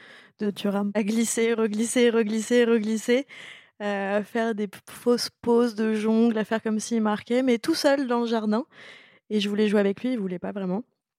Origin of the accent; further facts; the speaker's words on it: Paris, Île-de-France, France; born there; Bon, je suis née à Paris, donc en même temps, je ne pouvais pas renier mes origines.